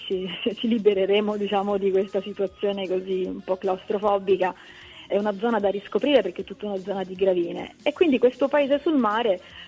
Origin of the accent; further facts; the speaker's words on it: Ginosa Marina, Apulia, Italy; così è successo anche dalle parti mie, in provincia di Taranto, il mio paese, che appunto si chiama Ginosa Marina o Marina di Ginosa